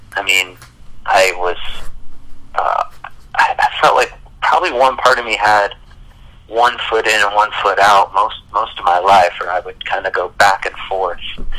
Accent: Virginia, United States; I grew up in the South in Virginia, at a place called Thomas Road Baptist Church. This is Jerry Falwell's church. My dad worked for Jerry Falwell.

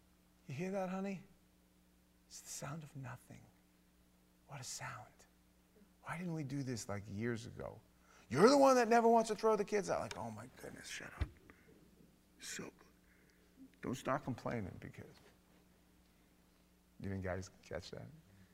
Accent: New York, United States; He was a couple of years older than me, and we came from New York

